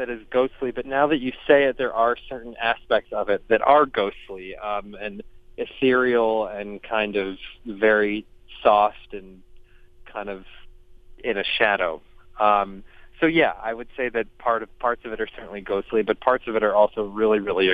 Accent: Connecticut, United States; also born or lived in Manhattan; I grew up, well, I was born in Manhattan and lived there until I was almost seven. And when my family and I moved to Connecticut, I couldn't deal with the silence.

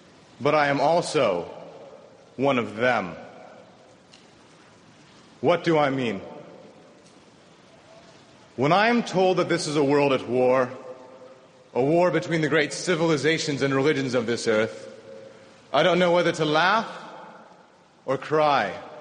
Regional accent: United States; As a Muslim and as an American, I am commanded to stand up for the protection of life and liberty

